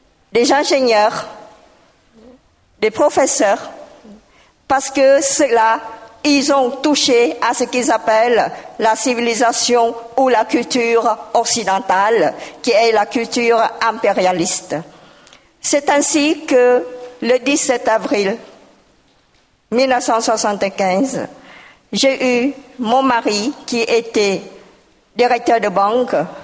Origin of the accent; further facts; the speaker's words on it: Cambodia; mon pays d'origine, le Cambodge